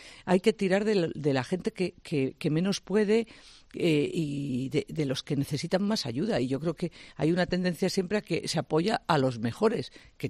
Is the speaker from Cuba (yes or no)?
no; Spain; los españoles somos los que peor hablamos de nosotros mismos.